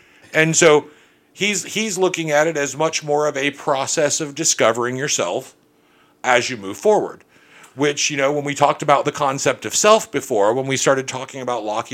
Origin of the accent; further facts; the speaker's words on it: Orlando, Florida, United States; I grew up in Orlando. Our basketball team was famous for hiring people right before they got injured.